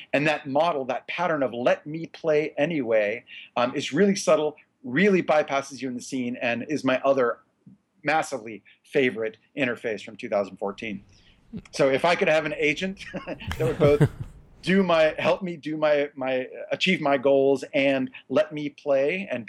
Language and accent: English; San Francisco, California, United States; Autodesk in San Francisco in September. So the Redesigning Star Wars in September will be here in my hometown.